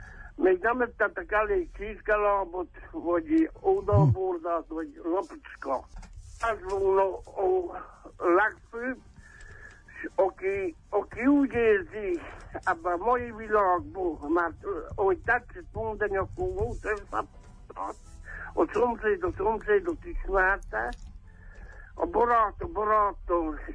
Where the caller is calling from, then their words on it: Miercurea Ciuc, Harghita, Romania; Csíkszeredából.